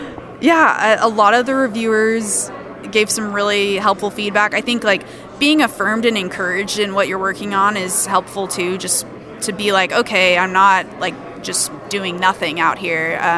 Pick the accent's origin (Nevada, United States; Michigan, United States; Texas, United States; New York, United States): Texas, United States; Dallas; I'm from Dallas, Texas, and that's where I live currently.